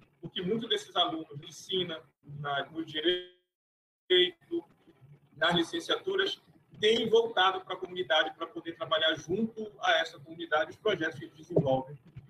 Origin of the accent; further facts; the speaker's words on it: Baião, Pará, Brazil; O município de Baião, que é onde eu fui criado